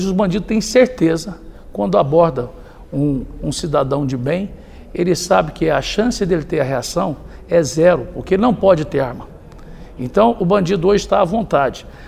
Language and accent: Portuguese; Goiás, Brazil; A mesma coisa aconteceu lá no meu estado de Goiás, na cidade de Caldas Novas